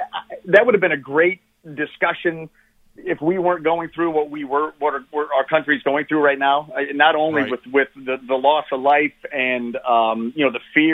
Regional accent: Ohio, United States; growing up in Northeast Ohio, we watched Big Ten games.

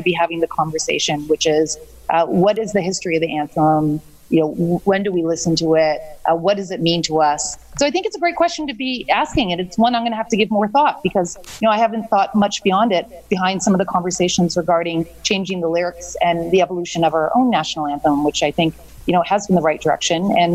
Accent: Canada; also born or lived in Boston, United States; So I grew up both in Canada and the U.S. I was born in Canada, but did some of my schooling actually in the Boston area.

